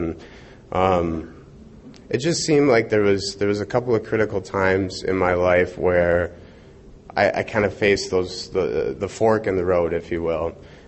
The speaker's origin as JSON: {"language": "English", "region": "Minnesota", "country": "United States", "lives_now": "Fargo, United States", "said": "I do reside in Fargo, but I'm originally from Minnesota, and I do happen to be a Twins fan, so I apologize."}